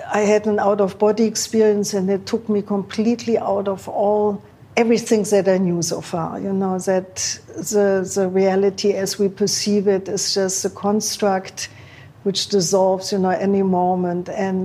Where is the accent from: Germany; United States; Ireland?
Germany; because growing up in Germany, learning from, like hearing from the older generation, you know, drugs will kill you.